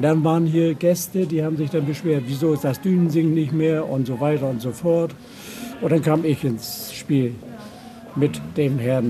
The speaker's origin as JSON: {"language": "German", "town": "Wilhelmshaven", "region": "Lower Saxony", "country": "Germany", "said": "auf dem Rückweg nach Wilhelmshaven, wo ich herkomme."}